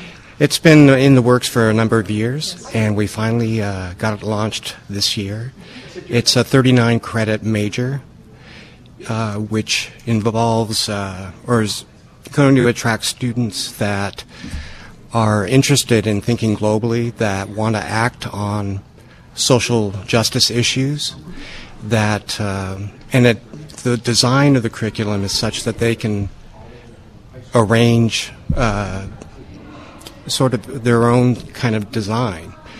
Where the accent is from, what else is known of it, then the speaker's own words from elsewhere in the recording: Oregon, United States; Well, I'm originally from Oregon, went into the Peace Corps, Guatemala in 1984